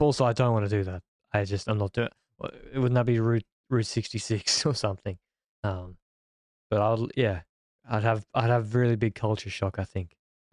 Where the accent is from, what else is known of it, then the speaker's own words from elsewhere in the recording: Australia; I'm a Australian